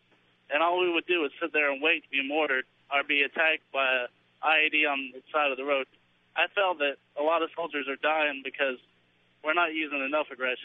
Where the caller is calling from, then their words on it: Fort Bragg, North Carolina, United States; Yeah, I'm from Fort Bragg.